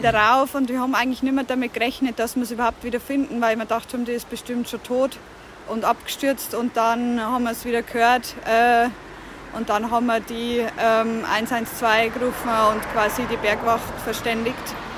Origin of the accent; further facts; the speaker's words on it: Regensburg, Bavaria, Germany; ich komme aus Regensburg, Niederbayern.